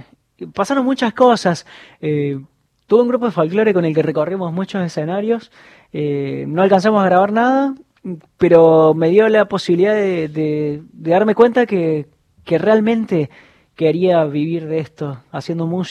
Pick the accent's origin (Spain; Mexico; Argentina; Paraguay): Argentina; Y yo que soy argentino.